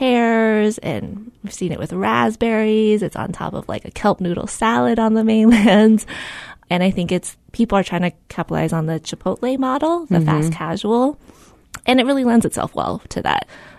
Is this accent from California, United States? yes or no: yes; California, United States; Like I remember that growing up, actually, when I grew up in the Bay Area.